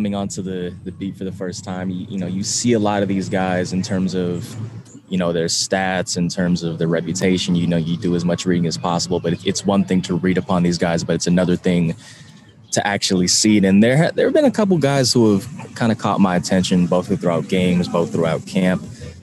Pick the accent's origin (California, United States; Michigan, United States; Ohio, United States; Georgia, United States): California, United States; I'm from California where it's like 65 degrees all the time.